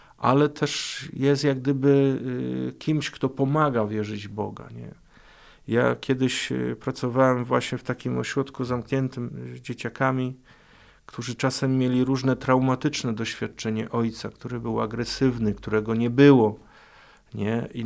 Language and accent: Polish; Kalisz, Greater Poland Voivodeship, Poland; born there; urodziłem się w Kaliszu